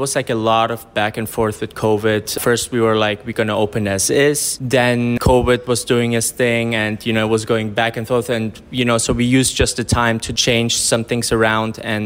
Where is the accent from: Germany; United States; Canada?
Germany; So I'm born and raised in Germany, but both of my parents from Serbia. You know, I grew up in Germany my whole life, but my parents were speaking Serbian every day to me, and I used to visit Serbia every year, like in summertime.